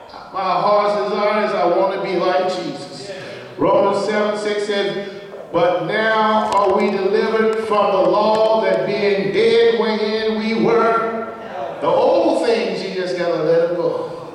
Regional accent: the South, United States; when I was growing up, I grew up down south, and I grew up in the Baptist church

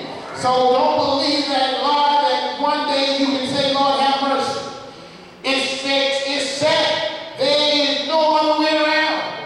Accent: the South, United States; You know, I have to go back when I grew up down south in the Baptist church.

